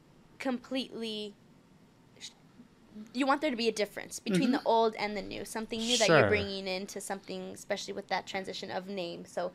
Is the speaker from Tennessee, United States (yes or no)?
no; Downey, California, United States; also born or lived in Whittier; I was born and raised here in Downey. Then I kind of grew up a little bit more in the city of Whittier